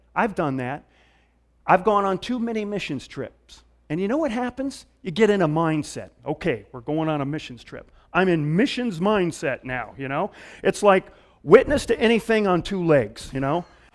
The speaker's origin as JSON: {"language": "English", "region": "the North", "country": "United States", "tie": "born or raised there", "said": "from growing up in the North, we kind of have a stereotyped idea sometimes of Southern people"}